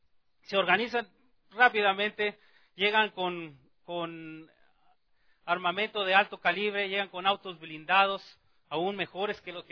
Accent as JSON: {"language": "Spanish", "country": "Mexico", "said": "por algunos de los hechos que habían pasado allá en mi país, en México."}